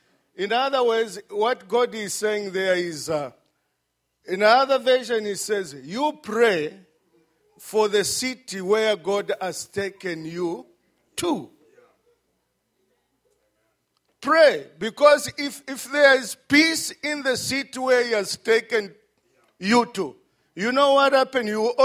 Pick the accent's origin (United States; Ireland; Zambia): Zambia; English is a second language; From Zambia, when I speak, you can catch my accent. You know, that's not my language.